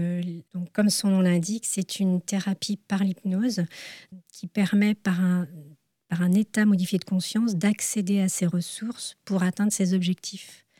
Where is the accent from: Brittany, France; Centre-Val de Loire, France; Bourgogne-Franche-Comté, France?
Brittany, France; Je suis originaire du Morbihan.